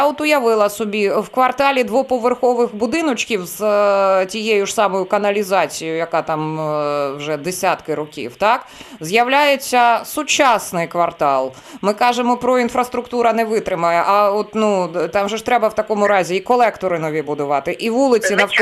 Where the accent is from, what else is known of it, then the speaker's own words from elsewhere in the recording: Kyiv, Ukraine; ми, як кияни